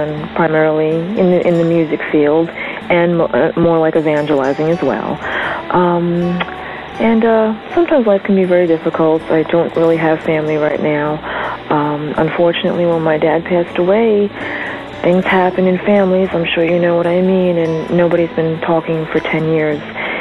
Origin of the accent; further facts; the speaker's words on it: New York, United States; I am from New York, Long Island to be exact.